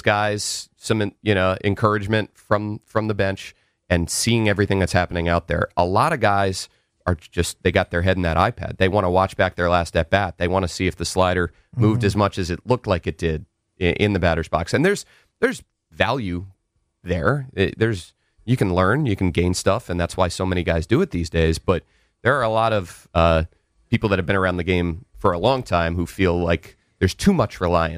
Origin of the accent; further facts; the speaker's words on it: Silver Spring, Maryland, United States; So I grew up in Silver Spring. I'm a Maryland hoops guy.